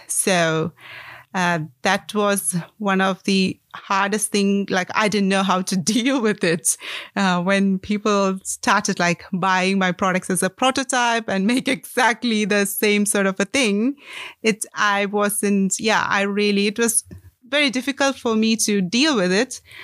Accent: Kerala, India; now in Cape Town, South Africa; So I'm from India, and I'm from a state called Kerala in India. So we grew up with less plastic in our lives.

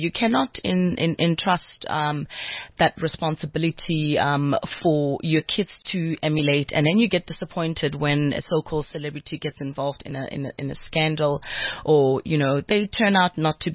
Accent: Pimville, Gauteng, South Africa; on the same road where you've grown up, you know, I'm from Pimville

